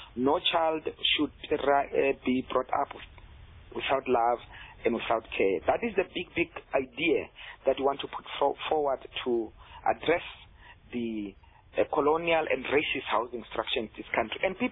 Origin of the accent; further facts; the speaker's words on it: South Africa; I mean, we are a South African country. In a country in Africa, me and yourself speaking English right now